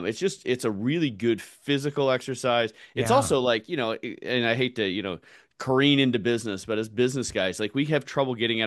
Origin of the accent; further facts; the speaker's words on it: California, United States; I was a rollerblader growing up in California.